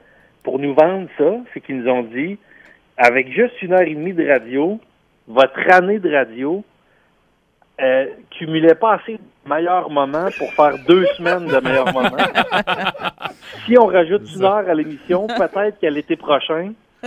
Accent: Quebec City, Quebec, Canada; also born or lived in Montreal; Moi, je viens de Québec, puis j'ai fait 20 ans à Montréal

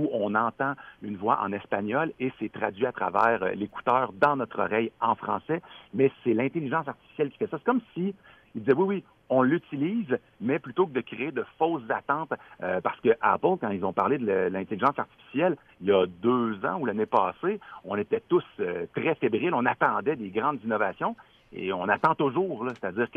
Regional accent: Canada; il m'a juste demandé, je venais d'où, j'ai dit du Canada, le Canada français

